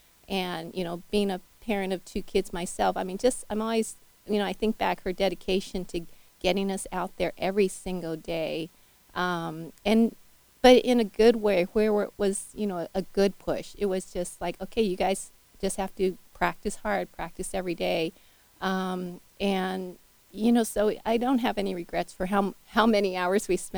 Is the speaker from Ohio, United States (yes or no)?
no; San Francisco, California, United States; And growing up in Golden Gate Park in those days was just such a, you know, fun place to, you know, spend our childhood.